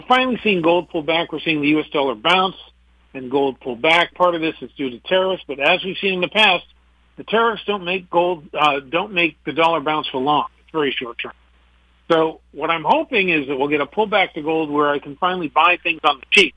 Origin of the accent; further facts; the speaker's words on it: Maine, United States; Now, I'm from Maine.